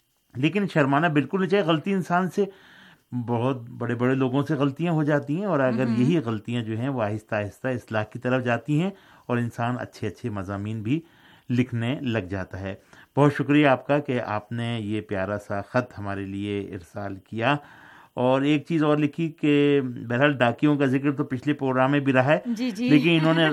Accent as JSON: {"language": "Urdu", "town": "Hyderabad", "region": "Sindh", "country": "Pakistan", "said": "میں چونکہ میں تو حیدرآباد سندھ کا رہنے والا ہوں, سمجھ جاتا ہوں میں جو سندھی زبان بولنے والے افراد ہیں, بھائی ہیں ہمارے, لیکن پڑھنے میں مجھے تھوڑی سی دشواری ہوتی ہے."}